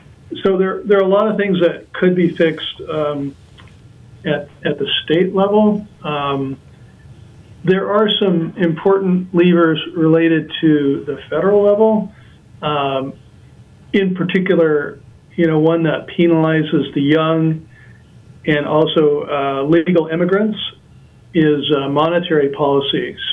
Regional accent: San Jose, California, United States; Well, fifth generation California native, born on a cattle ranch or worked on a cattle ranch, lived on a cattle ranch in San Jose, California.

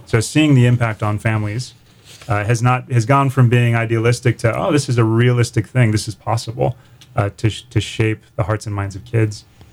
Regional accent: San Diego, California, United States; Yeah, so I was in San Diego I grew up in San Diego.

